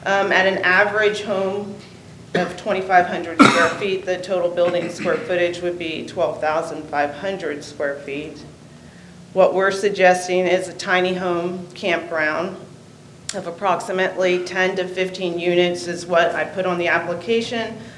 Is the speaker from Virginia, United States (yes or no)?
yes; Herndon, Virginia, United States; Even though I'm from Herndon, I spent a lot of time in Millsboro.